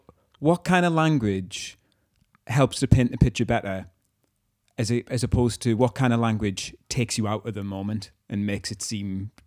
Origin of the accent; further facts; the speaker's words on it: North East England, United Kingdom; right, we're British, we're English, we're from the Northeast, we're Macams.